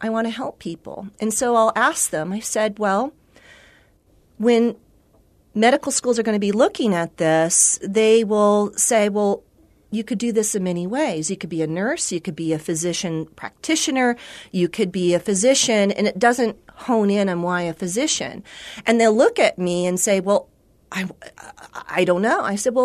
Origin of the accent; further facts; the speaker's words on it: California, United States; I grew up in California.